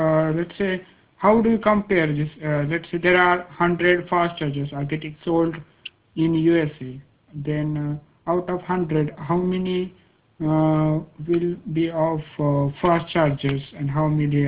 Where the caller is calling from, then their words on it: India; English is a second language; I'm calling from India, okay, and I'm a market research intern